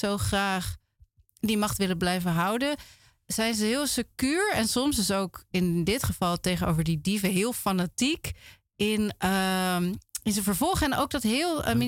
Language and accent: Dutch; Utrecht, Netherlands; now in Amsterdam, Netherlands; Ik kom zelf uit Utrecht en ben in Amsterdam gaan studeren.